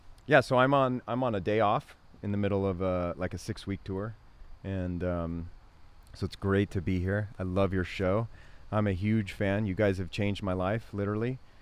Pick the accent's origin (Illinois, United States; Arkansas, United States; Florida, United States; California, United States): California, United States; I am a man from California.